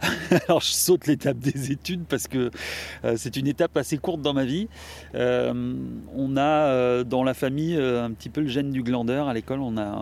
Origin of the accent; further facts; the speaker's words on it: Grand Est, France; moved away as an adult; now in Lyon, France; J'ai grandi au fin fond d'un petit village du Bas-Rhin, en Alsace. Ma famille est alsacienne, je suis alsacien. Je revendique d'ailleurs ses racines, puisque c'est la région où j'ai vécu jusqu'à mes 27 ans, avant de la quitter et de venir à Lyon.